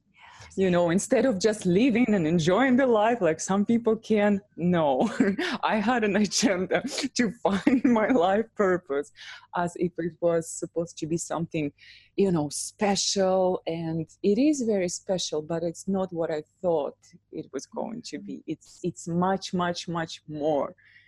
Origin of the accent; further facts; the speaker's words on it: Russia; So I was born in Russia somewhere in the 80s